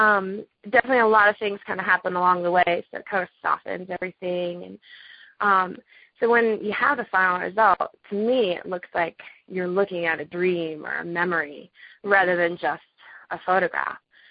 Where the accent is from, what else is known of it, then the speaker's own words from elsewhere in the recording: Water Valley, New Hampshire, United States; Yeah, I grew up skiing in Water Valley, New Hampshire, and you know, I went pretty early on into freestyle.